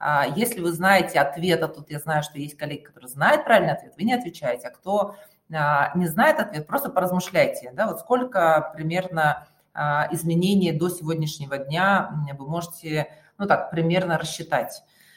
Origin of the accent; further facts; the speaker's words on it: Kyrgyzstan; now in Russia; я сама родом из Кыргызстана. Сейчас я работаю в России, работала в Казахстане, в Таджикистане, в Кыргызстане.